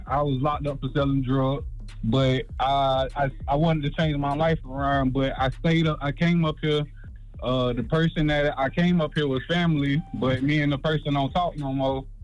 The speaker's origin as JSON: {"language": "English", "town": "Aiken", "region": "South Carolina", "country": "United States", "said": "I'm from South Carolina, too, man."}